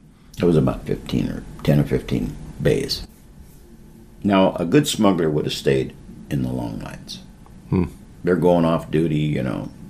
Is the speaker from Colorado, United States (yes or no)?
no; California, United States; Oh, I see you're from California. Yeah, I'm from California.